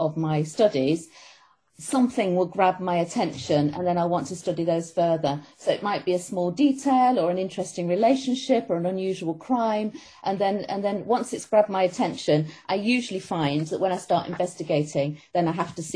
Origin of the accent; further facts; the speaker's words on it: Manchester, North West England, United Kingdom; And my Italian family, who were in Manchester, because I'm from Manchester